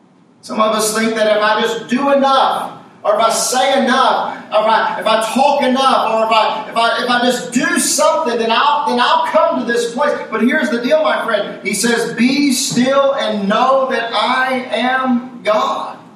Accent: United States; I got myself. I'm an American. I can do it.

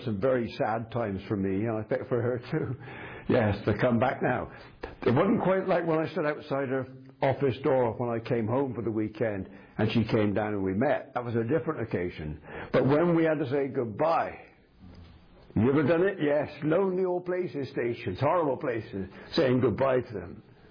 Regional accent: Bristol, South West England, United Kingdom; I come from Bristol

